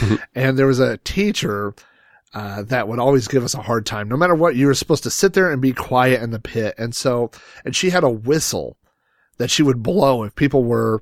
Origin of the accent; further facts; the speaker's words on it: Yukon, Oklahoma, United States; I mean, I went to school in Yukon. I tell people I'm from Yukon, but technically our address was in Oklahoma City.